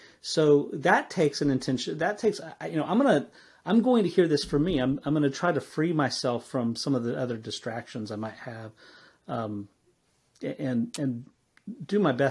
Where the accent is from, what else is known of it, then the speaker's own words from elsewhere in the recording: West Coast, United States; I'm from the West Coast, and so their kickoff time is at 10 p.m. on 10:30 on Saturday night.